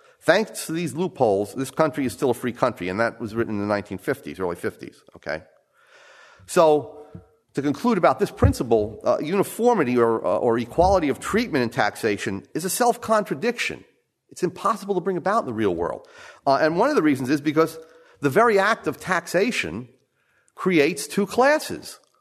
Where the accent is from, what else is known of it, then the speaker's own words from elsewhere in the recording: New Jersey, United States; Now, I come from New Jersey